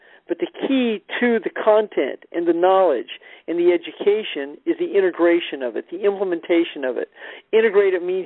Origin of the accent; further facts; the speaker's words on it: Kansas City, Missouri, United States; And then I'll be in my hometown, one of my hometowns, Kansas City, Missouri.